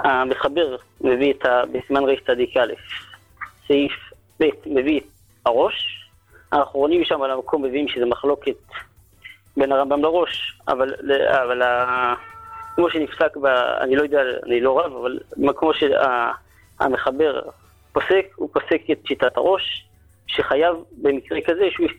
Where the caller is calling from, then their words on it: Jerusalem, Jerusalem District, Israel; אני מירושלים.